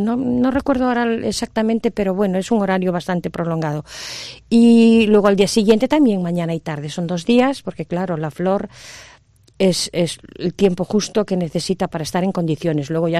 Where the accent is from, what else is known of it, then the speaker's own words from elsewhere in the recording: Marín, Galicia, Spain; para los que somos de Marín, el mar es algo importante en nuestras vidas. Hemos crecido en la orilla del mar.